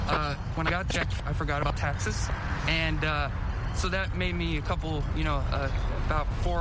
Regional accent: Burke, Virginia, United States; I am from Burke, Virginia

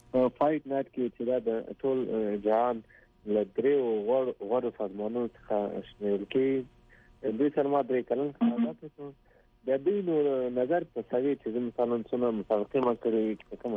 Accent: Laghman, Afghanistan; زه د لغمان

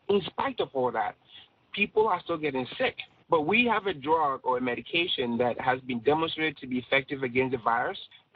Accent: Ghana; now in United States; I'm a Ghanaian. I was born in Ghana, came to America, graduated from University of Virginia.

